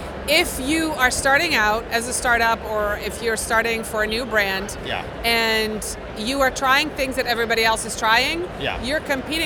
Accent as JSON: {"language": "English", "country": "Netherlands", "said": "I'm from the Netherlands."}